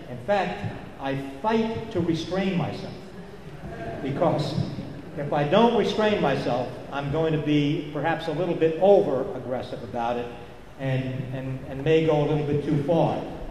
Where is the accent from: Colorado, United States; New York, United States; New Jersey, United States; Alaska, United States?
New York, United States; Kingston; particularly the ones in my hometown in Kingston.